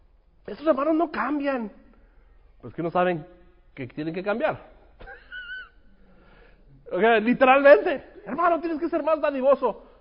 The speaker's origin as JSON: {"language": "Spanish", "country": "Mexico", "said": "Yo soy mexicano, nunca va a cambiar"}